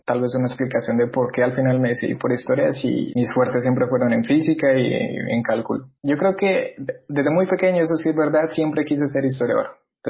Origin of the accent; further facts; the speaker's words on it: Cota, Cundinamarca, Colombia; also born or lived in Bucaramanga; yo crecí en Cota. No en Bogotá, sino en Cota. Y claro, pues se me pegó el hablado, todo. Vuelvo a Bucaramanga unos años después y pues en el colegio éramos los rolos